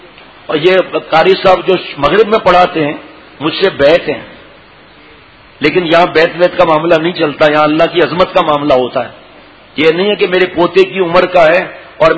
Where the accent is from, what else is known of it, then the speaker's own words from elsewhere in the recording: Karachi, Sindh, Pakistan; ہم تو کراچی میں پیدا ہوا تو پڑھا بھی کراچی میں